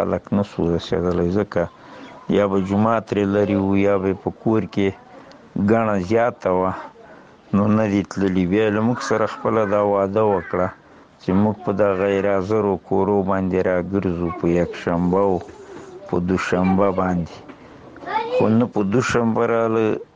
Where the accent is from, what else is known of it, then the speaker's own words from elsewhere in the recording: Paktia, Afghanistan; now in Nangarhar, Afghanistan; موږ د پکتیا د ولایت یو، د بټیکور د ولسوالۍ د باریکاو په سیمه کې هم شتون ده.